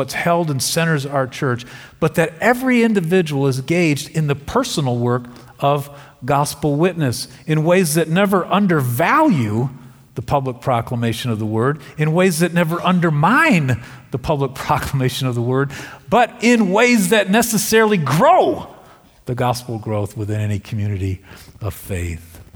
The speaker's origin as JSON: {"language": "English", "town": "Chicago", "region": "Illinois", "country": "United States", "said": "Yeah, I'm from Chicago."}